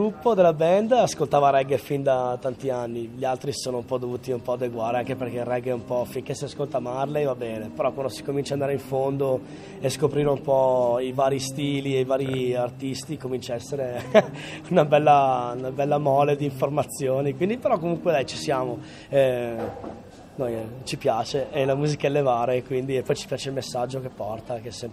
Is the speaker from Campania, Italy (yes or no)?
no; Vicenza, Veneto, Italy; Di Vicenza.